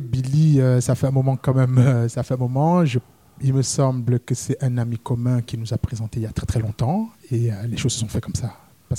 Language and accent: French; Douala, Littoral, Cameroon; Et je viens des rues de Douala, donc la scène, j'y suis depuis tout petit.